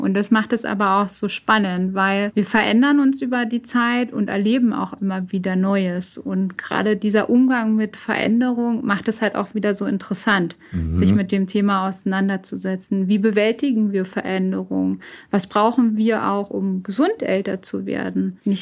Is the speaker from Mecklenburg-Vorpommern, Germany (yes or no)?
no; Berlin, Germany; Ich komme ursprünglich aus Berlin.